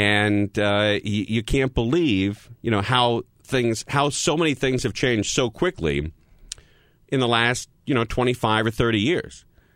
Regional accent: California, United States; I was coming from California where people were a little more open to, you know, talking about race and interacting with other races.

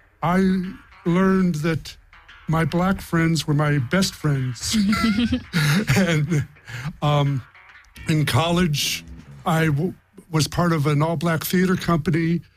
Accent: Detroit, Michigan, United States; And growing up in Detroit, in 64, we moved into a neighborhood that was changing from white to black.

